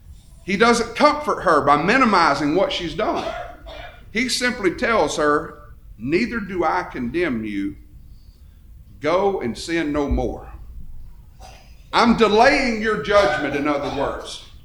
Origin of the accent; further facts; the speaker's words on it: Alabama, United States; I'm from Alabama, and I realize our cultures are probably a little different